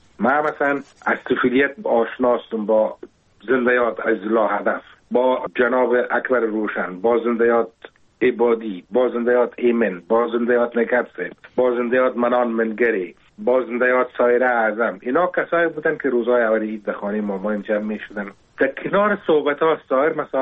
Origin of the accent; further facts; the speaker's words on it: Kabul, Afghanistan; ما در کنار کابل نمداری زندگی میکردیم و پیدا شده بودم